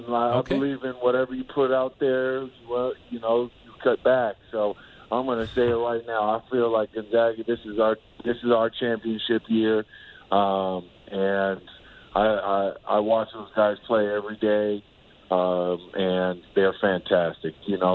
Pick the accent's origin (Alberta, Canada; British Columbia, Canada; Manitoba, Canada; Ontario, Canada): British Columbia, Canada; Vancouver; when I was growing up in Vancouver